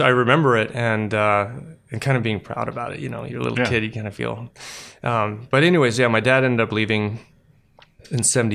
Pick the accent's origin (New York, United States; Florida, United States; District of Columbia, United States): District of Columbia, United States; Washington; born there; I was born in Washington, D.C., but I grew up with my parents who were both artists.